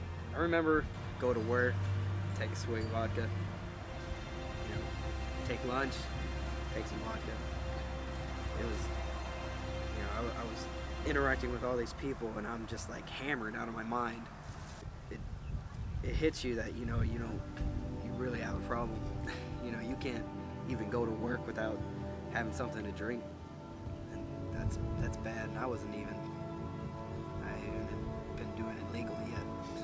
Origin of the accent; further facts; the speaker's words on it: Bowling Green, United States; you know, growing up. I grew up here in Bowling Green.